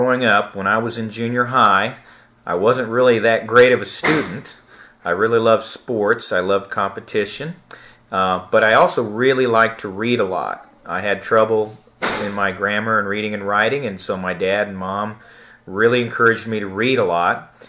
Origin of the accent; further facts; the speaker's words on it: Liberty, United States; Well, I've been in Liberty since I was in the second grade, and Liberty's changed a lot in that time, but it's always been a great place to live.